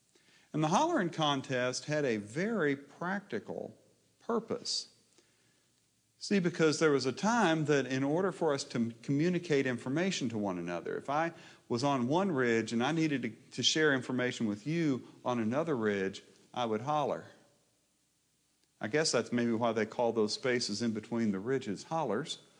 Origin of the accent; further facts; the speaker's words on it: Maysville, Kentucky, United States; Mason County Court Day. Now, the story and the tradition of Court Day goes back a long ways, but as I was growing up in Maysville, it was still observed.